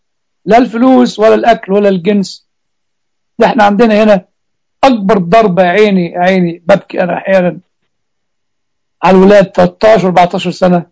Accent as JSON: {"language": "Arabic", "country": "Egypt", "moved": "yes", "said": "واللي ربما موجود عندنا في مصر. طبعا انا ما اعرفش مصر ماشيه ازاي."}